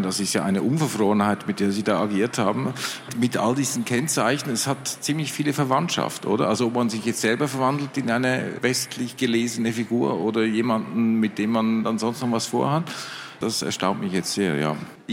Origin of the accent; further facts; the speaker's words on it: Switzerland; Ja, also ich bin Schweizer